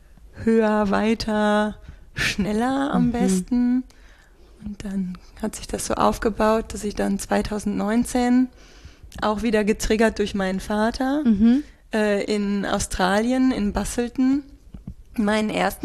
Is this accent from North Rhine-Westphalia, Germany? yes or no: yes; Wesel, North Rhine-Westphalia, Germany; es war ein kleiner Triathlon in Wesel, meiner Heimatstadt am Auesee, der mir auch sehr am Herzen liegt.